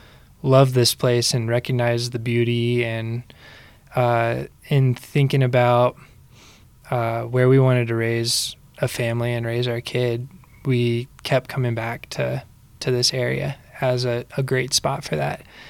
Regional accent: Colorado Springs, Colorado, United States; Well, we grew up in Colorado Springs, like I said before, and then my folks ended up moving away out to North Carolina

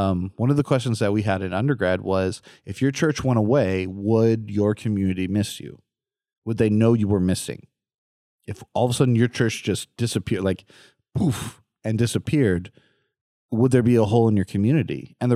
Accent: California, United States; Growing up in California, we have the Glendale Hospital, not as big as Florida as far as expansiveness, yeah.

